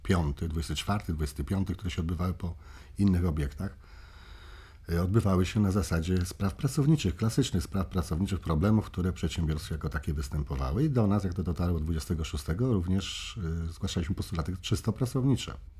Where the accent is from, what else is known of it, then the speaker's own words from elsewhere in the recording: Łódź, Łódź Voivodeship, Poland; Ja się urodziłem, wychowałem na Dąbrowie, czyli na obrzeżach, znaczy praktycznie można powiedzieć na granicy Łodzi, bo ówczesna Tatrzańska, czy dzisiejsza Tatrzańska, to już było koniec Łodzi, to już były granice Łodzi. No ja mieszkałem przystanek bliżej, czyli przy Podgórnej, czy przy Rydza